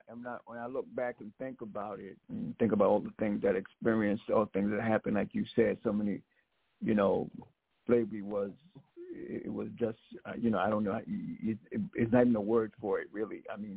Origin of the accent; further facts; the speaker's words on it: South Carolina, United States; I grew up in South Carolina during Jim Crow.